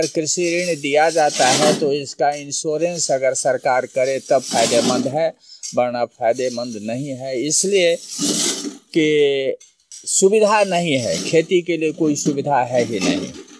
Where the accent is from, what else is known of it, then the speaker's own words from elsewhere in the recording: Ghunghor, Bihar, India; हम घुंघोर के रहने वाले हैं, जो मधुबनी जिला अंतर्गत बाबूहरी प्रखंड में पड़ता है।